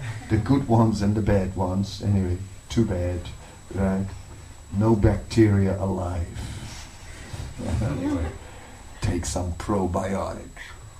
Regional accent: Netherlands; English is a second language; You know, I'm from Holland, you know, we have cows everywhere, right?

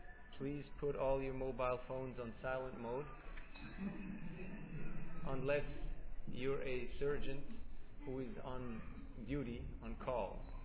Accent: Switzerland; also born or lived in Mayapur, India; I'm from Switzerland, but I live part of my life in Mayapur, India, West Bengal.

